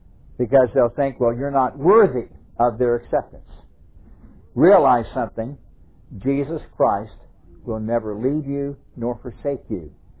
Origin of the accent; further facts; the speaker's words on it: Scottsdale, Arizona, United States; I learned that lesson real well when I was a kid growing up in Scottsdale, Arizona.